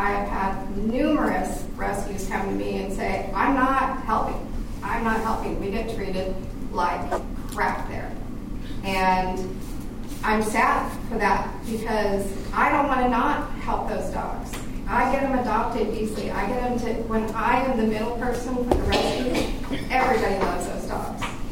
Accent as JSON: {"language": "English", "town": "Oakland", "region": "California", "country": "United States", "said": "No, I'm from Oakland."}